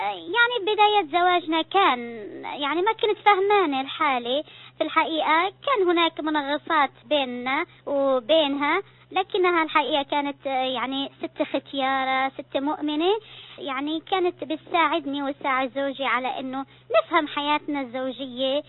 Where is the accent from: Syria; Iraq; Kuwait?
Syria; من سوريا، موظفة في دائرة البريد، وزوجي كمان هو موظف